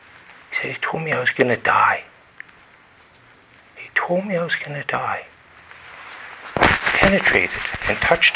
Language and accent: English; Alberta, Canada; When I was a kid growing up in Alberta, I was fascinated by the wind.